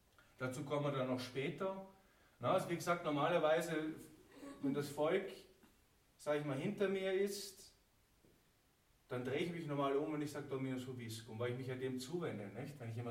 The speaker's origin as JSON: {"language": "German", "country": "Austria", "said": "Bei Ihnen in Bayern und bei uns in Österreich, grüß Gott."}